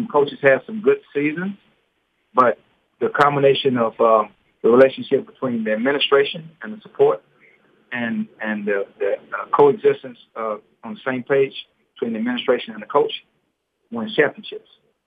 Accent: Houston, Texas, United States; So I'm born and raised in Houston, exactly like 80 miles from Lamar's campus to my doorstep where I grew up from.

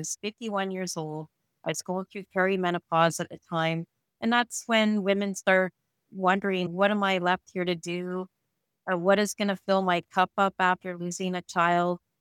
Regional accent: Kemptville, Ontario, Canada; I'm from Kempville, Ontario, which is 30 minutes south of Ottawa, for those who don't know Ontario or Kempville. And it's a nice little town

